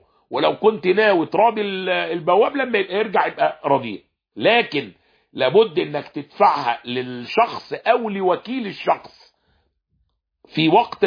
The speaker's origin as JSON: {"language": "Arabic", "country": "Egypt", "said": "ما فيش حد عندنا في مصر بياكل اقط، فيش حد عندنا في مصر بياكل في العيد تمر"}